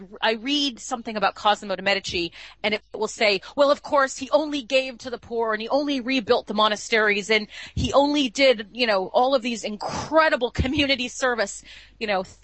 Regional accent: California, United States; As a Californian, I was so disgusted by it.

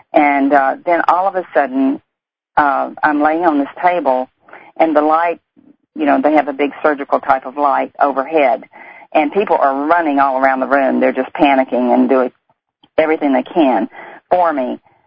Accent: Louisiana, United States; accent: Deep South; If you can't tell by the accent, I come from the Deep South, from the Bible Belt, and I grew up in Louisiana on a farm.

